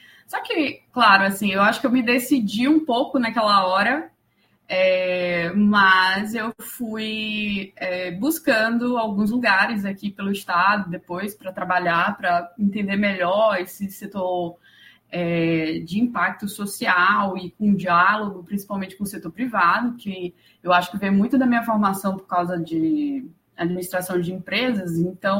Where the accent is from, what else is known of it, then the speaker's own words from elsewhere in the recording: São Luís, Maranhão, Brazil; Eu falo diretamente de São Luís do Maranhão, mais conhecida como Ilha do Amor ou Ilha Magnética, são os apelidos da cidade. Bom, eu sou uma maranhense realmente da gema, assim.